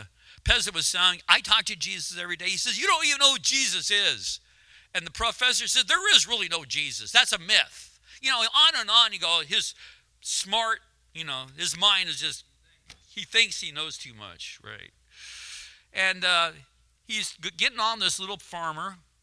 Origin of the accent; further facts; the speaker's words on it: California, United States; in California of all places, that's, in fact, I was raised in California, don't hold that against me, but I was under Ronald Reagan, so that's good.